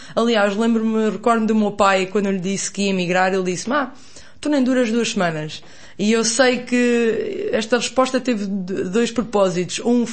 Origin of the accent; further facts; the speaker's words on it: Gafanha da Nazaré, Aveiro, Portugal; also born or lived in United States; Eu nasci nos Estados Unidos, de facto, mas vim para a Gafanha de Nazaré com um ano. Portanto, eu considero-me mais gafanhoa do que americana, vá.